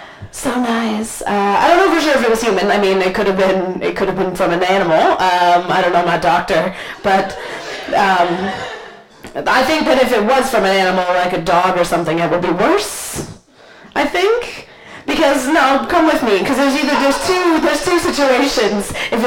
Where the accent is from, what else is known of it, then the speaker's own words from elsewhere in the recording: United States; even though I'm American, I'm generally unarmed.